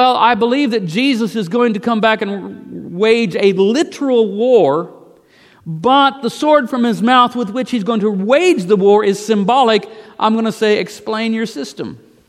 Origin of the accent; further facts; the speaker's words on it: United States; Now, you know, I'm just an American pastor